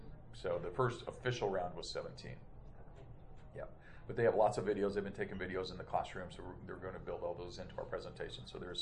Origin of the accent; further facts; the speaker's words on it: Kansas, United States; But anyway, she wound up being from my hometown in Kansas.